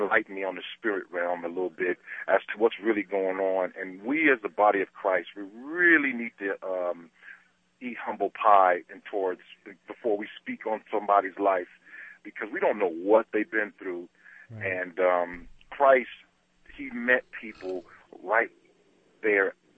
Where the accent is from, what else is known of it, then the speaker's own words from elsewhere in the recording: Los Angeles, California, United States; now in Las Cruces, United States; I'm from Los Angeles, and I'm here in Cruces right now, promoting my radio ministry